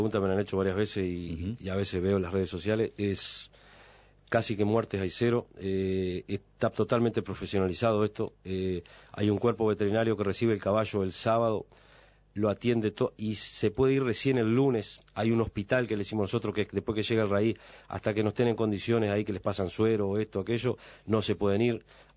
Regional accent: Santa Clara de Olimar, Treinta y Tres, Uruguay; yo soy de Santa Clara de Orimar. Allí es el segundo raid en antigüedad que hay del hispano.

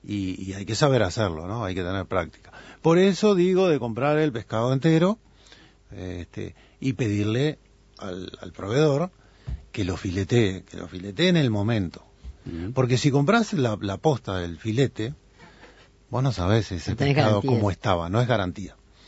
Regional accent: Melo, Cerro Largo, Uruguay; El Melo, mi ciudad natal

